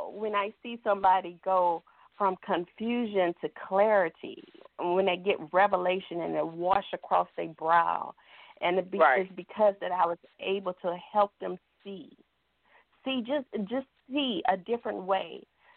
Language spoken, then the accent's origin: English; Louisiana, United States; So a lot of that makes it, I'm from Louisiana, it makes a big gumbo, right?